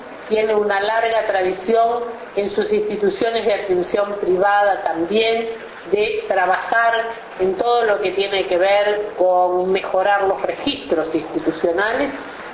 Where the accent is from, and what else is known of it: Uruguay